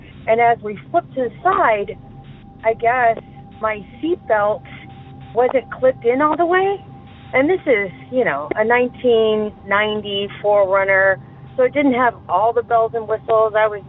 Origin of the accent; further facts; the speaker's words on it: Southwest, United States; now in Chicago, United States; I'm from Chicago, but I am originally from the Southwest.